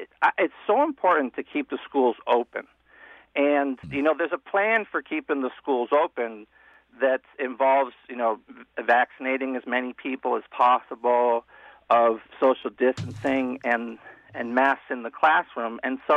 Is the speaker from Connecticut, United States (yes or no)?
yes; Connecticut, United States; growing up in Connecticut, WTIC was always the voice in the background and the voice of Bob Steele, and this is a thrill for me to be on.